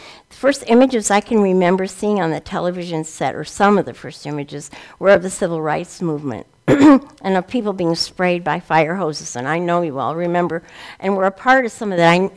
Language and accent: English; Beloit, Wisconsin, United States; born there; I was born in Beloit